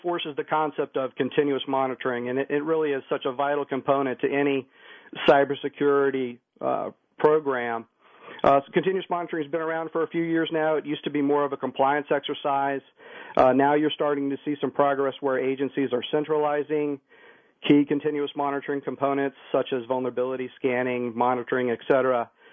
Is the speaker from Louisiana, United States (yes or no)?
no; Virginia, United States; I know this week Senator Tim Kaine from my home state of Virginia introduced